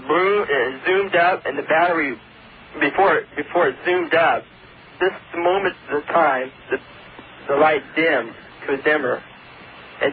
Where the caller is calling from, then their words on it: California, United States; From Northern California.